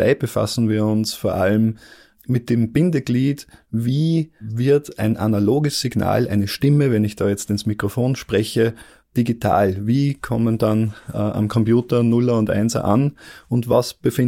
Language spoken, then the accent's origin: German; Upper Austria, Austria; now in Graz, Austria; Ursprünglich komme ich aus Oberösterreich. Man erkennt es vielleicht noch ein bisschen am Akzent, bin aber schon seit über 10 Jahren in Graz und eigentlich Wahlsteirer, könnte man sagen.